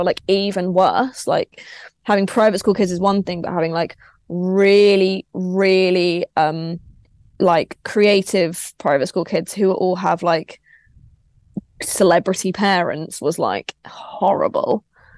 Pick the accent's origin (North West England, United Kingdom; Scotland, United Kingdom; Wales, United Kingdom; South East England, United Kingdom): South East England, United Kingdom; Crawley; Like, I grew up in Crawley.